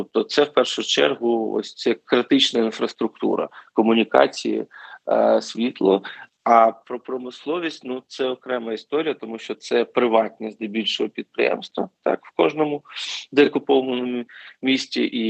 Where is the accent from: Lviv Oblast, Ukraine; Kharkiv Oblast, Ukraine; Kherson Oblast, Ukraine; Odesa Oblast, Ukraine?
Kharkiv Oblast, Ukraine; Kharkiv; От у Харківській області, я сам з Харкова